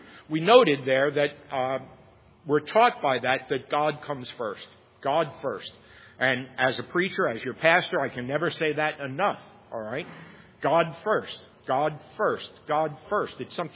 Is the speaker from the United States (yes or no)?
yes; Bronx, New York, United States; I grew up in the Bronx